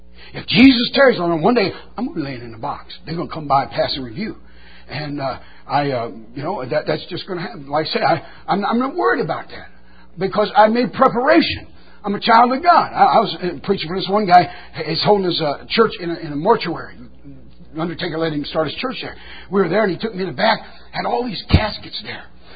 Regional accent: Detroit, Michigan, United States; I was from Detroit, Michigan.

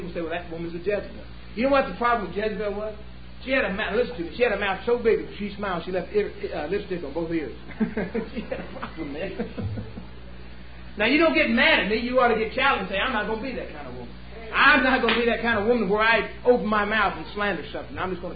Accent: Ventura, California, United States; We're from Ventura.

